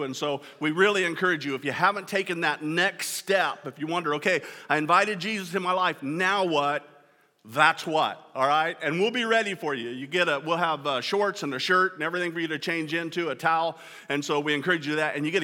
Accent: Kearney, United States; I grew up in Kearney. And my dad served as pastor there for all of my childhood

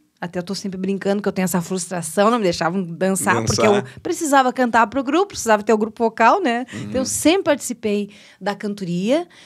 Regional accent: Santa Maria, Rio Grande do Sul, Brazil; sempre sou natural de Santa Maria, mas... O direito eu já fiz a faculdade em Santiago, foi quando eu fui morar em Santiago

